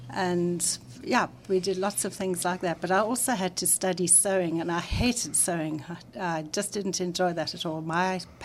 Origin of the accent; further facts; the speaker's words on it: Cape Town, Western Cape, South Africa; I grew up in Cape Town, was born in Pinelands, and I went to school in Cape Town. And I've lived here all my life, and I love it.